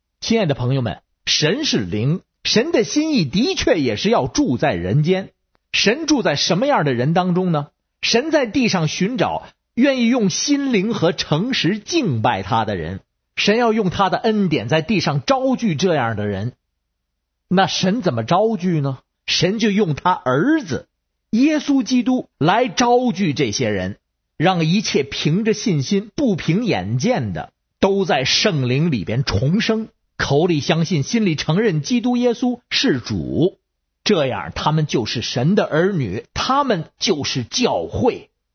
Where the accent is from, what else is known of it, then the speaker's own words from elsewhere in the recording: Beijing, China; 各位听众好，我是北京的